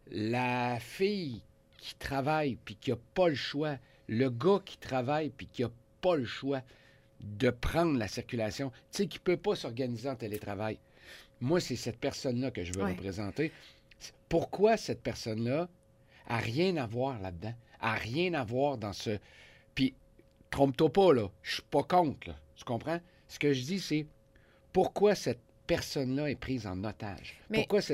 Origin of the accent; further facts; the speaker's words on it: Saint-Romuald, Quebec, Canada; je suis un gars du peuple, là, je viens du peuple, je viens de Saint-Romuald, ça arrive sud.